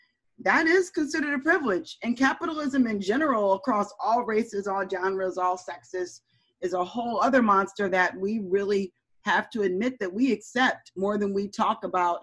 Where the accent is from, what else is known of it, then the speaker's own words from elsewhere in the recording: Michigan, United States; you know, I'm from Michigan. I'm used to crazy. I'm used to like militia.